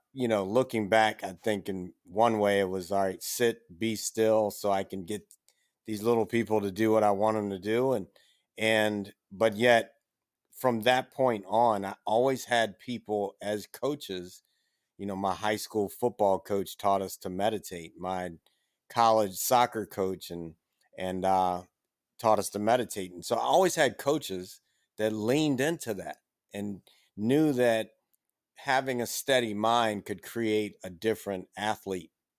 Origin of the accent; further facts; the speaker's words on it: Washington, District of Columbia, United States; also born or lived in Baton Rouge, United States; Well, you know, I'm very fortunate that when we moved from Baton Rouge, Louisiana over to Washington, D.C., my parents wanted to put this high energy kid in sports.